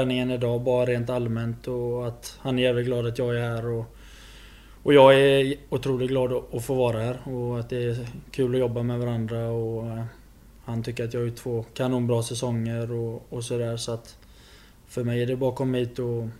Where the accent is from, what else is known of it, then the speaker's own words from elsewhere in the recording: Sweden; Man är född och uppvuxen i Sverige och det är någonstans det alla drömmer om.